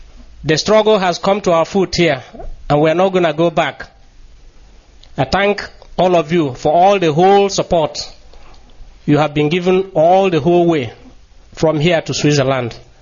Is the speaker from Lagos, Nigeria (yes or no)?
no; Imo, Nigeria; now in Germany